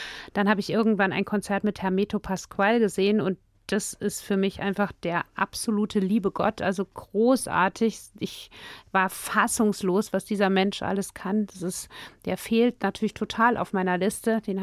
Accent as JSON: {"language": "German", "town": "Erlangen", "region": "Bavaria", "country": "Germany", "tie": "born or raised there", "also_born_or_lived": "Munich", "said": "so wie ich in München geboren bin und in Erlangen aufgewachsen bin."}